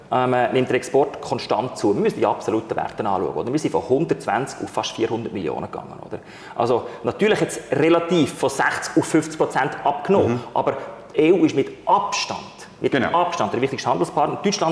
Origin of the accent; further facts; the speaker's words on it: Switzerland; Wir als Schweizer können doch nicht in Brüssel sagen, was sie machen sollen oder nicht.